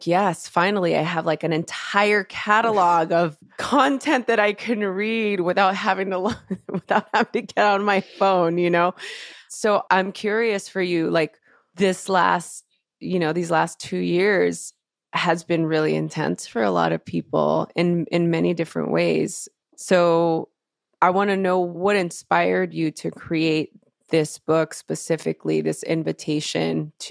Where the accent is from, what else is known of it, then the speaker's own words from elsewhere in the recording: Los Angeles, California, United States; I grew up in East LA.